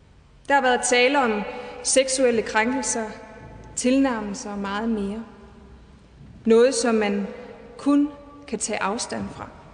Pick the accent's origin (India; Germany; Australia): Germany; Schleswig-Holstein; jeg som sydslesviger kan stå her på prædikestolen i dag og prædike for landets folkevalgte. At jeg som tysk statsborger kan stå her